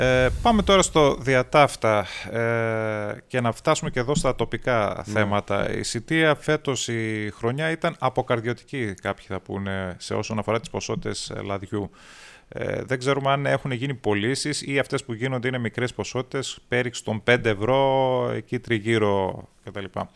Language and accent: Greek; Germany; Εγώ που γεννήθηκα, μεγάλωσα στη Γερμανία